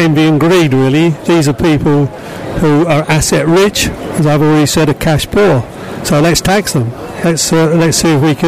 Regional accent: East of England, United Kingdom; I'm a farmer from West Suffolk, and I'm the third generation.

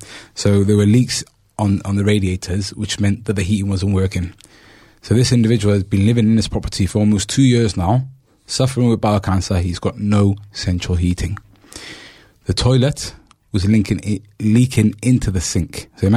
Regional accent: Cardiff, Wales, United Kingdom; also born or lived in Bristol; I've seen them since I was a kid, growing up in Cardiff and Bristol.

